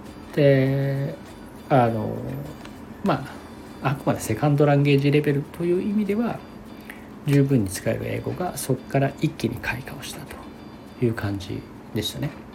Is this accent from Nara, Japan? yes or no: yes; Nara, Japan; 自慢じゃないですけど、私奈良に生まれて、で普通の小学生を奈良で過ごして、小学校の6年間で我が学校に外国人は0人でしたね。で中学高校とこれも奈良に行ったんですけども